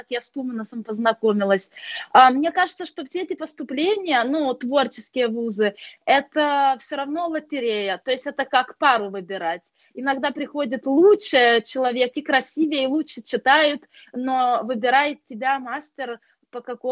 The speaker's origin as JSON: {"language": "Russian", "country": "Lithuania", "tie": "born or raised there", "second_language": "Russian", "moved": "as an adult", "lives_now": "Russia", "said": "Да, я родилась и выросла в Литве. Не знала ни одного русского слова, только маты."}